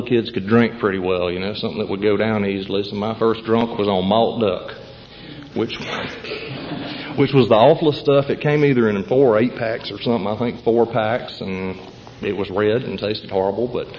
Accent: Spartanburg, South Carolina, United States; also born or lived in Pascagoula, Mississippi; I was born in Pascagoula, Mississippi, and stayed there for a very brief time, moved on to South Carolina by the time I was 3 years old. So, you know, for practically my whole life, I've been in Spartanburg

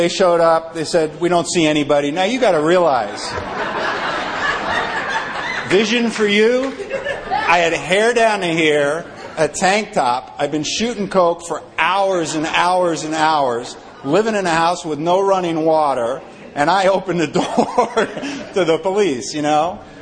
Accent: New York City, New York, United States; I grew up in New York City. I was in Greenwich Village in the summer of 67 and 68, driving around a 59 Chevy, flashing peace signs

